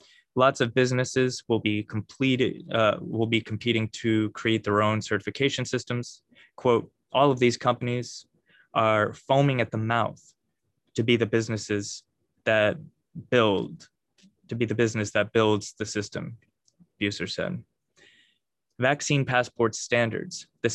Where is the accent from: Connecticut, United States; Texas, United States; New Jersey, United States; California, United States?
Connecticut, United States; when Connecticut, which is my home state, going there later this week